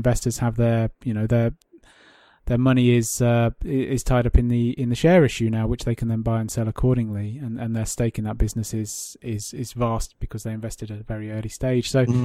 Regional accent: England, United Kingdom; And as an Englishman going over there occasionally for work related stuff

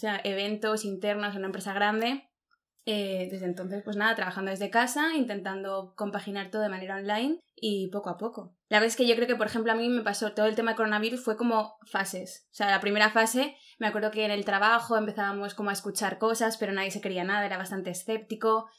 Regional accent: London, United Kingdom; reencuentro con mi ciudad natal. Como buena londoner.

